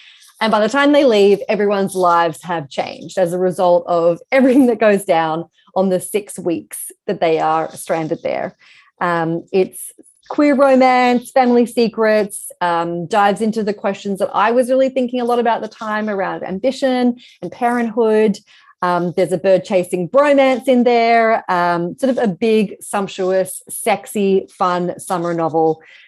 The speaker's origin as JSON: {"language": "English", "country": "Australia", "said": "I am Australian"}